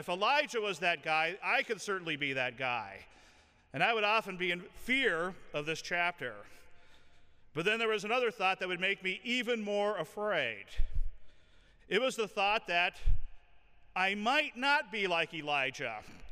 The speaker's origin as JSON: {"language": "English", "country": "United States", "tie": "born or raised there", "said": "Now, I'm an American raised on Western films"}